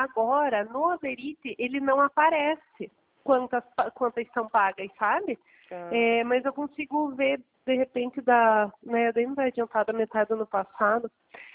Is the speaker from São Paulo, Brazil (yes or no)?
no; Ponta Grossa, Paraná, Brazil; Eu sou de Ponta Grossa.